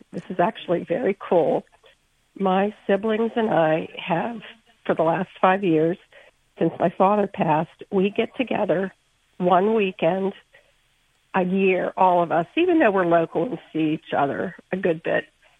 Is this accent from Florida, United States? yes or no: no; Slippery Rock, Pennsylvania, United States; I'm from Slippery Rock.